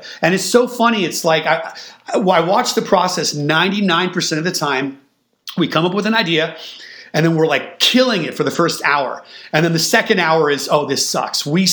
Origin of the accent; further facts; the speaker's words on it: California, United States; growing up in the Bay Area, when I first heard